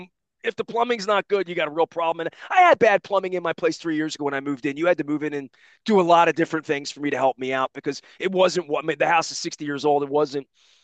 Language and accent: English; Dundalk, United States; I grew up in Dundalk.